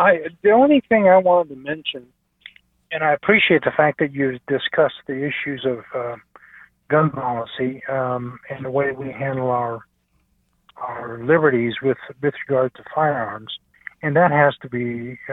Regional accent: Singapore; now in London, United Kingdom; because my home country is Singapore, and I've lived all the way from there to London

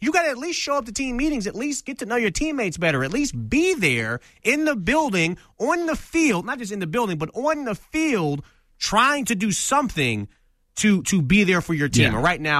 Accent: Detroit, Michigan, United States; I did own a pit bull when I was growing up in Detroit

